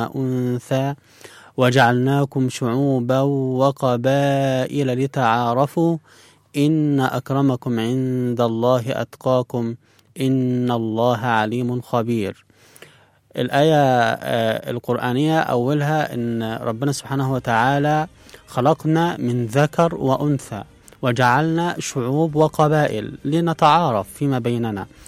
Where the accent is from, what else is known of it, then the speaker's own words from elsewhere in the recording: Upper Egypt, Egypt; now in Cairo, Egypt; 31 سنة، حاليا من سكان القاهرة، ولكن أنا مولود في الصعيد وتربيت في الصعيد